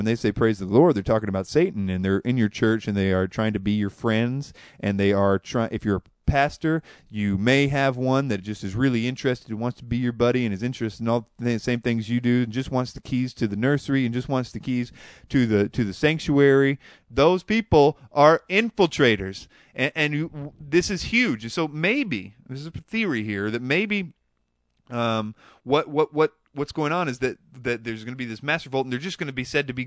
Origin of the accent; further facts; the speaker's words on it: United States; And I am an American, and I agree that we shall worship the way we choose